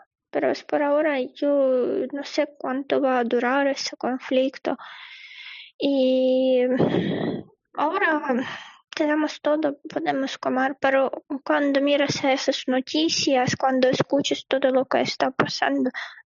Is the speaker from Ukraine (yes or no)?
yes; Ukraine; Spanish is a second language; No, yo no voy a salir de Ucrania por ahora porque toda mi familia está aquí y es mi tierra. Yo estudiaba aquí, yo toda la vida vivo aquí